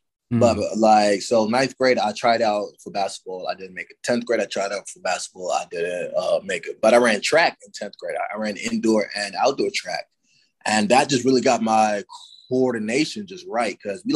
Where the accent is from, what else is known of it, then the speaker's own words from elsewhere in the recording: London, United Kingdom; moved away; growing up in London, we just play soccer how kids play basketball